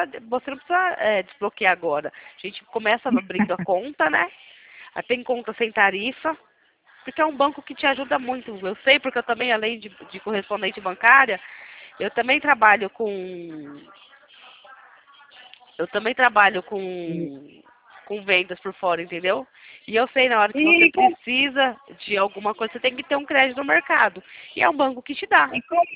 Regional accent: Atibaia, São Paulo, Brazil

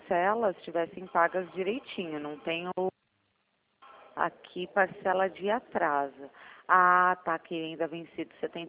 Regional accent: Sorocaba, São Paulo, Brazil; Eu sou de Sorocaba.

